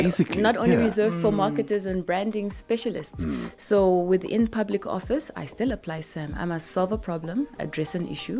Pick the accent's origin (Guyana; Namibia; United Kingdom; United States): Namibia; Onipa, Oshikoto; But within Namibia, I'm a girl from Onipa. Mm-hmm. I was born in a small village mission town where my grandparents were the head of the church. My grandfather is a bishop.